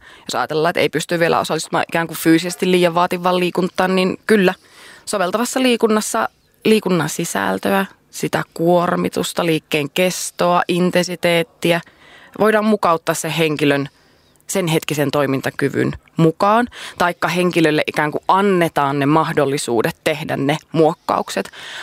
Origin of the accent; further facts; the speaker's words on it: North Karelia, Finland; accent: North Karelian; niin kuin minun puheesta kuuluu murre, niin minunkin pitää aina miettiä, milloin minä sitä voin puhua, että milloin pitää ohjeita ikään kuin selkeyttää tilanteissa, missä vaikka suomen kieli ei ole vielä ihan niin kovalla tasolla, että ymmärtäisi niin mahtavaa hyvin Pohjois-Karjalan murretta